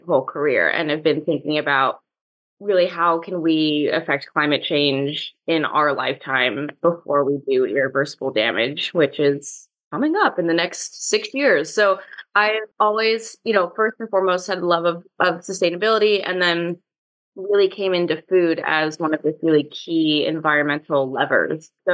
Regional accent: San Francisco, California, United States; I'm from San Francisco, born and raised, and left for a bit for various things, for school, for just being abroad for a little while.

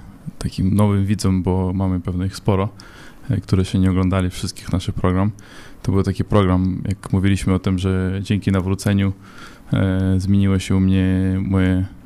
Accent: Israel; do mojego kraju, do mojego można powiedzieć, jeden z moich ojczyzn, bo wychowałem się w Izraelu

